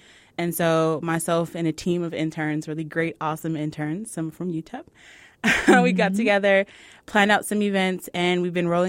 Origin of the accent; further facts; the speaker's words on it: Chicago, Illinois, United States; I'm originally from Chicago, and I went to undergrad in Detroit and grad school in Baltimore.